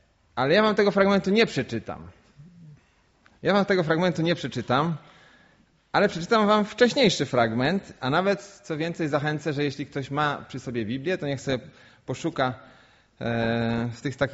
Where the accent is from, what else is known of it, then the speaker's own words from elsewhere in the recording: Janikowo, Kuyavian-Pomeranian Voivodeship, Poland; Jak wiecie, jestem z Janikowa.